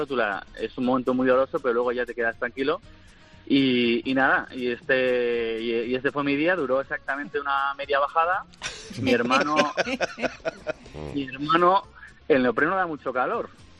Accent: Madrid, Community of Madrid, Spain; somos de Madrid

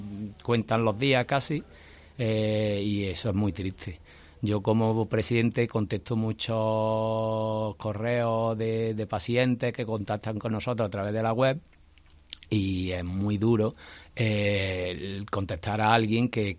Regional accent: Villa del Río, Andalusia, Spain; yo que soy de Villa del Río, tengo la constancia de un pueblo que estamos hablando de un pueblo de 7.000 habitantes o incluso menos.

